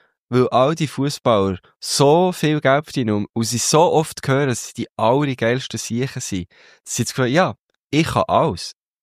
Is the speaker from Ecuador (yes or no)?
no; Switzerland; oder mal eigentlich schon auch ab der irgendwie zweithöchsten Liga bei uns in der Schweiz